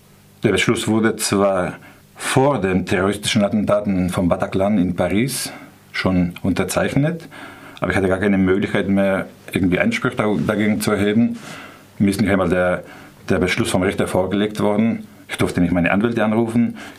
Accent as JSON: {"language": "German", "region": "Basque Country", "country": "Spain", "tie": "born or raised there", "said": "1998 in meinem Heimatort in Baskenland festgenommen."}